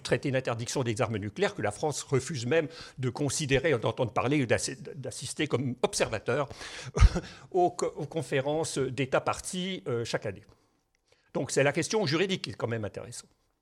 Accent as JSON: {"language": "French", "country": "Switzerland", "said": "je suis suisse"}